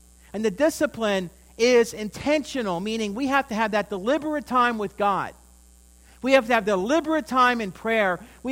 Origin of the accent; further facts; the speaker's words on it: Pennsylvania, United States; One time when I was in my youth, our church was close to, my hometown was very close to Ohiopow State Park, and the Occhiogany River is there